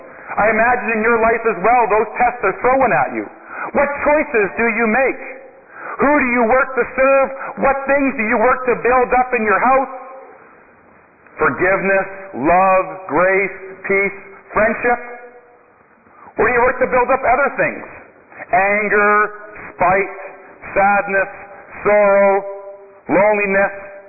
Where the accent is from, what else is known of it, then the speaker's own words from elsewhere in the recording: North Battleford, Saskatchewan, Canada; I know you and all of North Battleford are glued to their television sets. Because, hey, I'm a hometown boy.